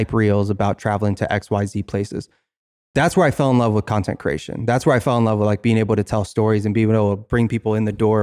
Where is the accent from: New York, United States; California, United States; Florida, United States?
Florida, United States; now in Texas, United States; No, so I didn't finish school because I came from Florida